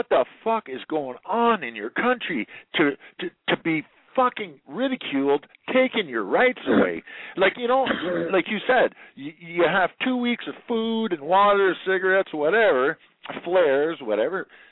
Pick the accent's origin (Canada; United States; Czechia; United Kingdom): Canada; because I'm a Canadian